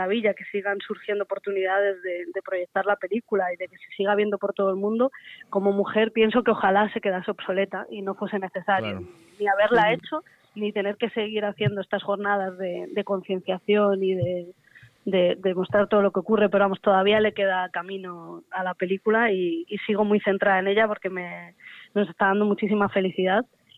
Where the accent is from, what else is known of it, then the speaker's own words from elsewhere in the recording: Madrid, Community of Madrid, Spain; llevo unos años, yo soy de Madrid, llevo unos años viviendo aquí y estoy muy contenta, ya no me vuelvo.